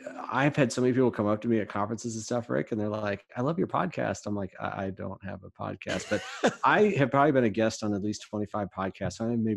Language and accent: English; Michigan, United States; I born and raised in Michigan. I went to Michigan State.